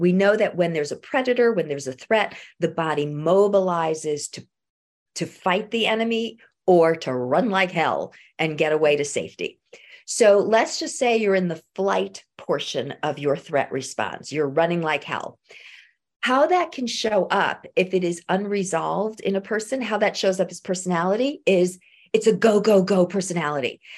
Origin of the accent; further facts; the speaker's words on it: New York City, New York, United States; I remember I grew up in New York City and they used to brag they're the city that never sleeps.